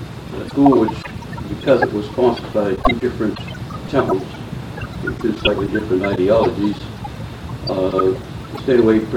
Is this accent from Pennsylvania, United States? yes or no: no; Youngstown, Ohio, United States; born there; I was born in Youngstown, Ohio, 1919.